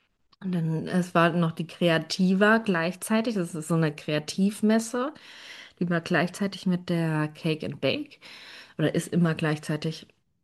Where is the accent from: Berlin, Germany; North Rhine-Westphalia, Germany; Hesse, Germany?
Hesse, Germany; Frankfurt; da wohnt noch meine Tante, meine Oma, mein Opa. Genau, und ist auch meine Heimat.